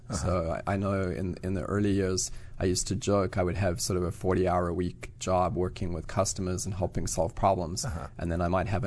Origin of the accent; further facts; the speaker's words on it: Johannesburg, Gauteng, South Africa; moved away as an adult; Grew up in South Africa, so Johannesburg. Went to school, did my undergraduate there.